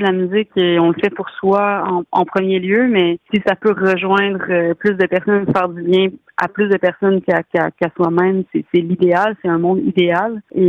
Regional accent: Quebec, Canada; Puis je suis québécoise, hein, donc dans ma culture, il y a aussi un besoin d'affirmation, puis une quête identitaire, un besoin d'affirmer notre identité.

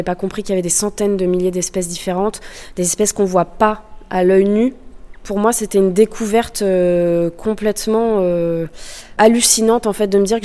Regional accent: Brittany, France; Je suis originaire de Bretagne. Je vis depuis 3-4 ans à Saint-Malo. … Je suis artiste visuelle.

